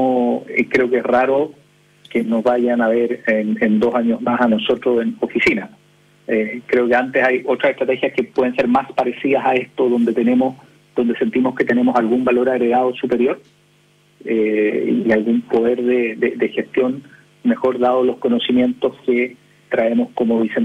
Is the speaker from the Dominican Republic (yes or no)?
no; Chile; yo creo que como inversionista chileno lo que pasó nos cambia un poco la perspectiva